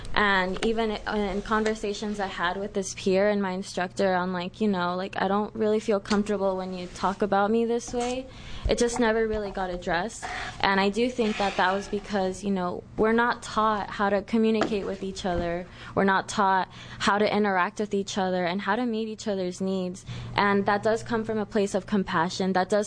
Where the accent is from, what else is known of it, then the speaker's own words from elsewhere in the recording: Arizona, United States; I assumed, you know, I'm from Arizona.